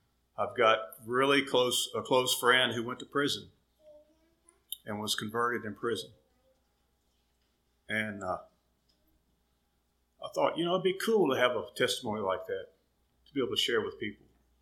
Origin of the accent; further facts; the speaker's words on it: Florida, United States; also born or lived in California; They went to a community church there, and when I was four, we left California, and we moved to Florida.